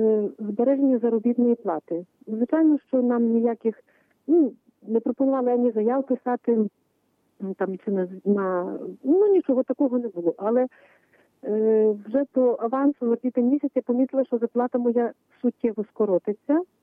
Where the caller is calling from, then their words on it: Zhytomyr Oblast, Ukraine; я з Житомирської області.